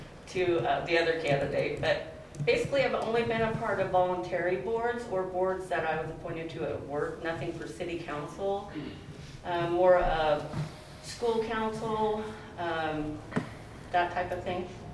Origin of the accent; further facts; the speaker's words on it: Riddle, Oregon, United States; I grew up in Riddle, Oregon, in a small town, and Winston reminds me a lot of Riddle.